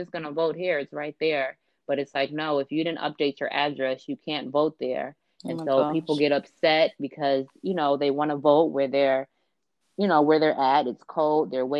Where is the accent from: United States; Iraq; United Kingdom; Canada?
United States; New York; now in Ohio, United States; I'm from New York, but I actually live in Ohio.